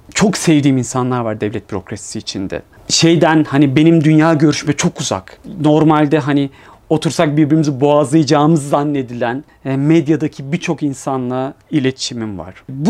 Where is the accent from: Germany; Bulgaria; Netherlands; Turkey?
Turkey; Istanbul; Sonra şimdi o işte gecekondu yaşamından sonra İstanbul Üniversitesi, karşıda Avrupa yakasında yaşama, bekar evlerinde yaşama vesaire derken bugüne kadar geldim. Ama insan bazen işte o Bostancı'da o sokağa gittiğimde